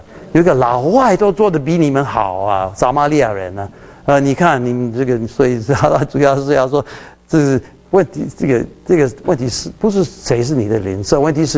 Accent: Taiwan; 他的口音跟我们台湾。跟我们台湾人有一点不一样啊

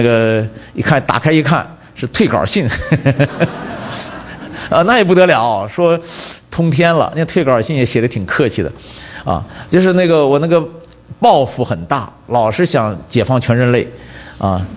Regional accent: Hebei, China; 我们家是河北的嘛，

